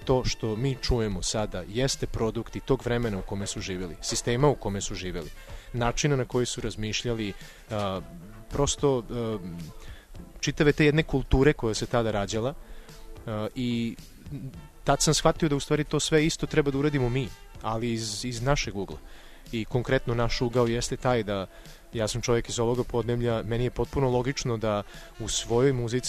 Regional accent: Serbia; ja kao čovjek koji dolazim iz Srbije, koji pričam srpskim jezikom

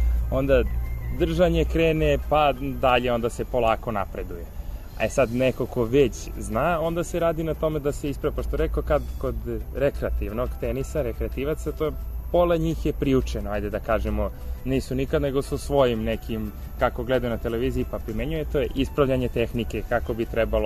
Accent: Serbia; što je nažalost kod nas u Srbiji ima puno njih

